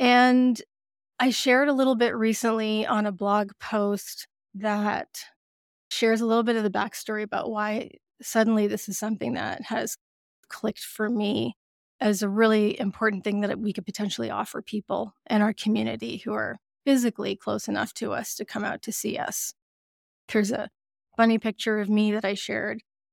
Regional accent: Texas, United States; now in Canada; I grew up in Texas, so horses are just a part of the culture in the same way that hockey is a part of the culture here in Canada, where we moved back to. I'm Canadian. I was born here, and then we moved down south and stayed there.

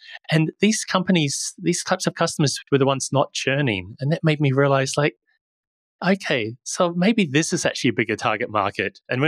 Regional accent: New Zealand; I'm actually from New Zealand.

